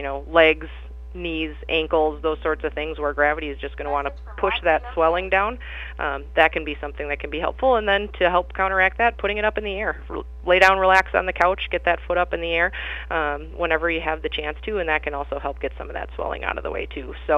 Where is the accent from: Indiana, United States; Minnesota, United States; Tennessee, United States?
Minnesota, United States; Montevideo; I grew up here in Montevideo, so born and raised, familiar to the area